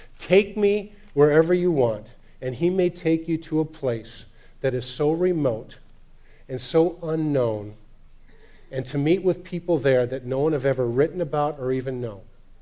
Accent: Iowa, United States; Hey, I'm from Iowa. Where? Ask people in Iowa. I live in North Liberty.

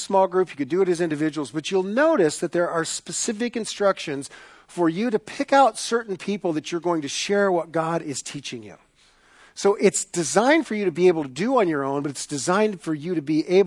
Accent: United States; I'm an American who's steeped in Western individualism.

